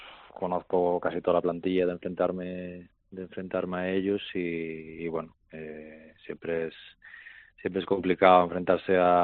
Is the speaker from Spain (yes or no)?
yes; Santiago de Compostela, Galicia, Spain; Sí, yo soy de Santiago, así que ahora en casita ya con otro rol